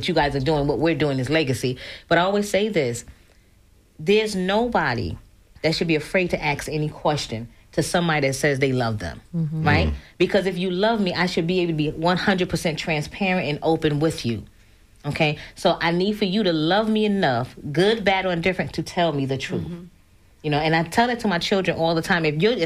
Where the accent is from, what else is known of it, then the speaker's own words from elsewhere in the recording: New York, United States; Now, I'm from New York.